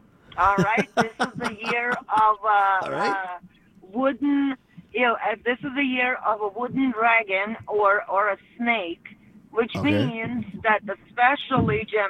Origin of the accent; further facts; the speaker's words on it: Russia; English is a second language; I'm originally from Russia, and Russia and China have a border, and the culture mixed. a lot.